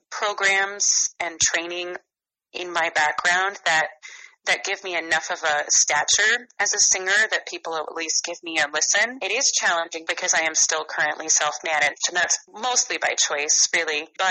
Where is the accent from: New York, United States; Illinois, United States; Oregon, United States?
Illinois, United States; Streator; I actually run a nonprofit music training program in my hometown of Streeter for young high school-aged musicians.